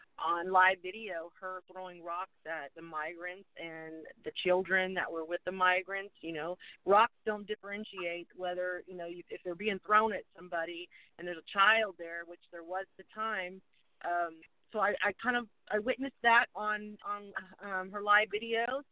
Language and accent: English; United States; you know, I'm from America and I, you know, I was in Mexico and I just kind of kept my cool.